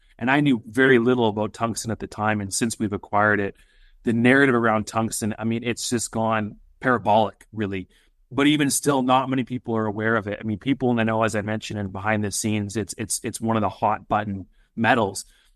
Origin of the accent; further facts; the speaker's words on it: Canada; accent: Canadian; Well, you mentioned my Canadian accent there, Kevin, so I'll just quickly touch on that. A lot of people actually confuse me for an American when they first hear me talk.